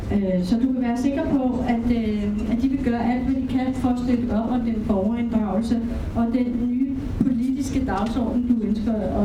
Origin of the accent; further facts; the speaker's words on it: Frederiksberg, Capital Region of Denmark, Denmark; Jeg kommer også fra Frederiksberg, så det ved jeg.